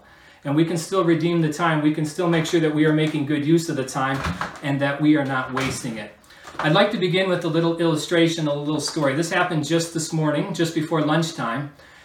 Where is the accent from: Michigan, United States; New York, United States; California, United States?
Michigan, United States; I just want to again reiterate that we're from Michigan, and the state has been hit hard by the coronavirus.